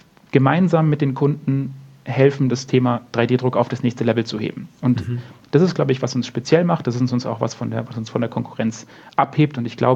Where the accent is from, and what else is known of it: Munich, Bavaria, Germany; born or raised there